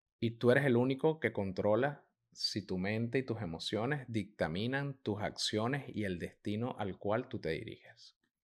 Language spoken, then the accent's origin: Spanish; Venezuela; moved away; Yo salí escapando de Venezuela prácticamente, mi familia salió primero.